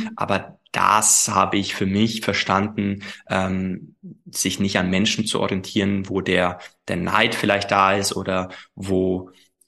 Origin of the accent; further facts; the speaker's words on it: Bavaria, Germany; Ich komme nochmals, ich komme aus dem Allgäu.